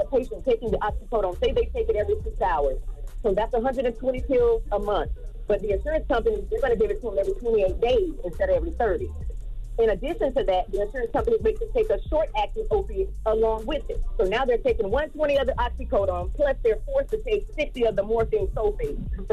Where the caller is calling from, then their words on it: Orlando, Florida, United States; I'm calling from Orlando.